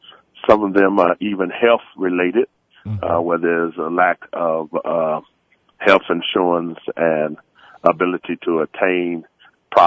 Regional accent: Chicago, Illinois, United States; now in New Mexico, United States; in my hometown of Chicago and the state of Illinois

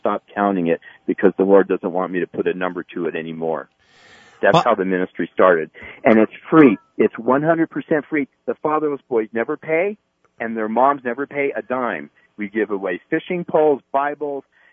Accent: California, United States; And I grew up in California. I'm from California.

